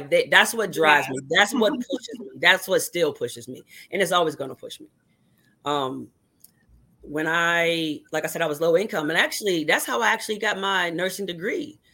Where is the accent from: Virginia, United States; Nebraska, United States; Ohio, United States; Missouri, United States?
Virginia, United States; But I grew up in Virginia, so the closest thing to me was Washington.